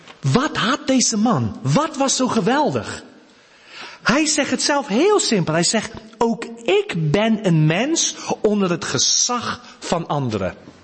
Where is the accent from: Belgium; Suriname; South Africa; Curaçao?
South Africa; now in Netherlands; ik kom uit Zuid-Afrika. Hier rijden we aan de linkerkant van de weg, hè, in of aan de rechterkant van de weg. In Zuid-Afrika rijden we aan de linkerkant van de weg.